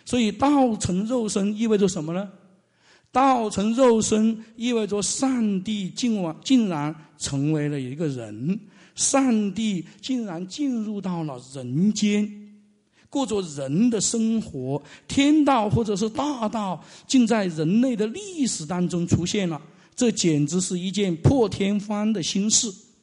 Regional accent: China

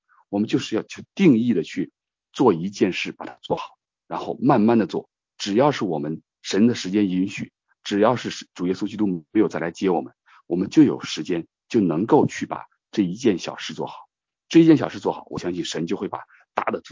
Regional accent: China; 我相信我们就像我中国人，我们很多人都知道

